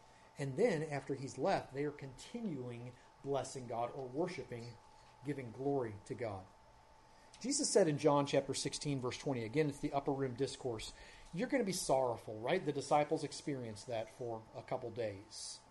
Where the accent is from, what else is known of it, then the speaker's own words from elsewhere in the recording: Cincinnati, Ohio, United States; grown up in the Midwest know that in every 17 years we get the cicadas, and they're coming back to my hometown, Cincinnati, this summer.